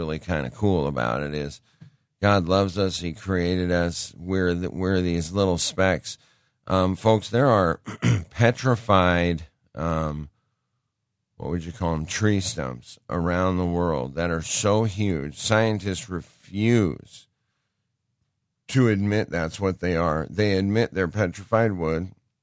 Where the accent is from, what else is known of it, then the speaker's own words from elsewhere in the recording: Great Falls, Montana, United States; You know, I grew up in Montana, and one direction, I grew up in Great Falls, and if I looked to the west, I saw the Rockies.